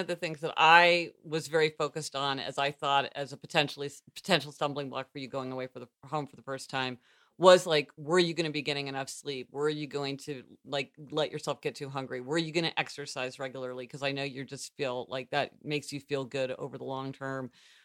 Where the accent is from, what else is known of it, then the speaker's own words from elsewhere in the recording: Missouri, United States; Cause being from Missouri, there we